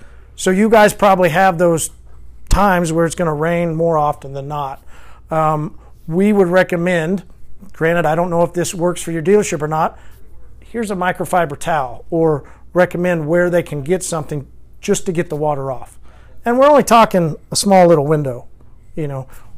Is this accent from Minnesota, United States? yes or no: no; Longmont, Colorado, United States; Hey, I'm from Long Mount, da da da da da da.